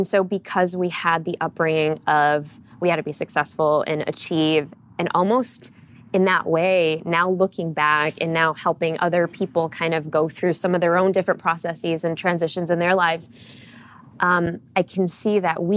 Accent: Chicago, Illinois, United States; born and raised in Chicago, right in the city.

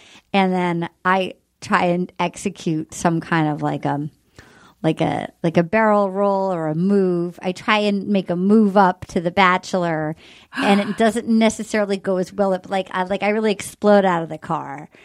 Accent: Little Compton, Rhode Island, United States; It's called Little Miss Little Compton, because I'm from Little Compton, Rhode Island.

